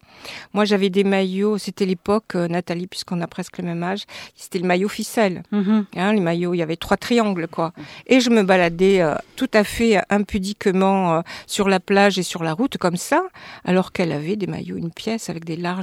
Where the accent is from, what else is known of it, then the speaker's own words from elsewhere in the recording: Marseille, Provence-Alpes-Côte d'Azur, France; je suis une Corse de Marseille. Je suis née d'un papa qui est né dans le Cap Corse, près de Bastia, à la marine de Méria, et d'une maman qui est née à Ajaccio.